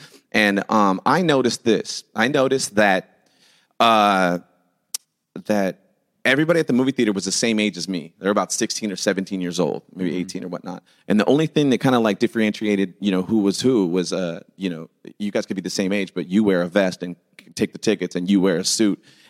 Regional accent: Sacramento, California, United States; I grew up in Sacramento, California.

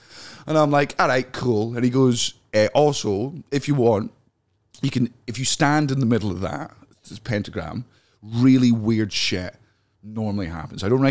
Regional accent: Scotland, United Kingdom; No, I grew up in Fife.

